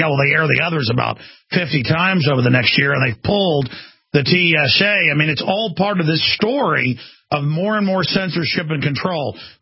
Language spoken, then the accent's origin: English; Dallas, Texas, United States; So the point, I mean, I'm from Dallas.